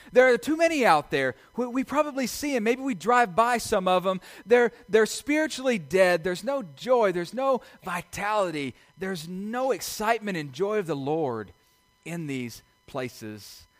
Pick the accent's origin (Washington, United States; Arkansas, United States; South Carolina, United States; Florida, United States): Arkansas, United States; When I was growing up in my hometown in Northwest Arkansas